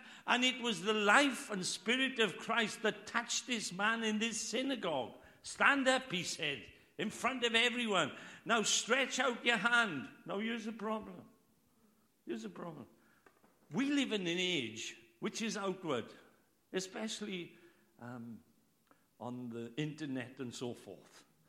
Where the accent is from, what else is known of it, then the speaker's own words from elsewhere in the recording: Wales, United Kingdom; Well, I can't understand that because I'm Welsh. Maybe you're English, you may be to understand it.